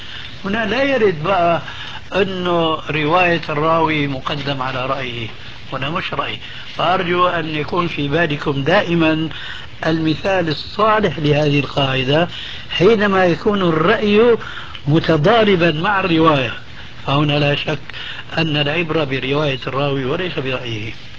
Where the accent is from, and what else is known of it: Syria